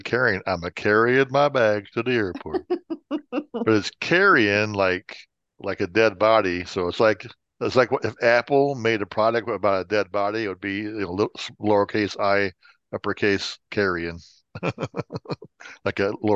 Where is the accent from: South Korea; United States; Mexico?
South Korea; Like yeah. I'm from Korea.